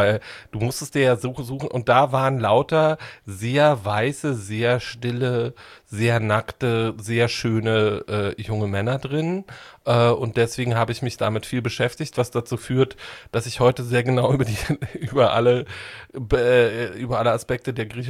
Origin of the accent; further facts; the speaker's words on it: East Germany, Germany; ich komme ja aus dem Osten